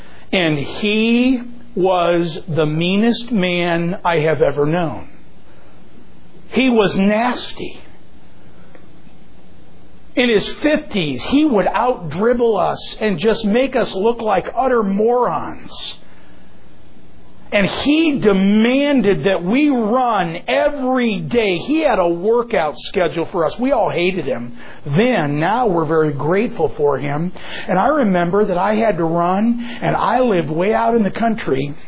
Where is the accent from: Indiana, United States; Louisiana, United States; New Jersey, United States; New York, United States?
Indiana, United States; South Bend; I grew up in South Bend, Indiana, and played there around Notre Dame and at Notre Dame.